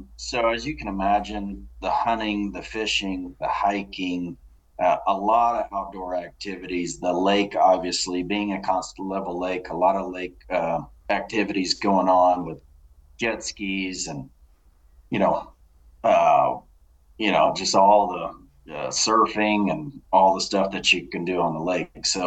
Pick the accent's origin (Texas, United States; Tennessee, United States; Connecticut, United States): Texas, United States; My father was a golf professional out in East Texas. So I was born and raised in East Texas, grew up under his tutelage